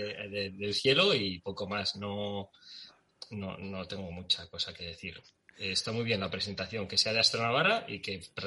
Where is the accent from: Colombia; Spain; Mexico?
Spain; Navarre; yo ahora mismo, y porque soy de aquí, yo no soy de Pamplona. Yo vivo en Tafalla, que está pues a 35 kilómetros al sur de Pamplona.